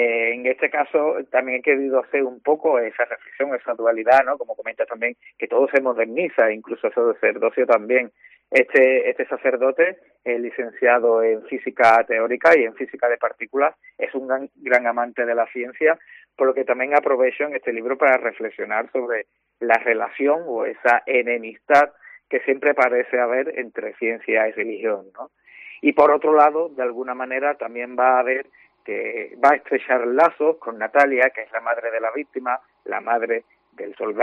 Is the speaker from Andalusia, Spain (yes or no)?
yes; Cádiz, Andalusia, Spain; Soy de Cádiz, por lo que siempre me he sentido muy cómodo escribiendo desde la ciudad que me dio crecer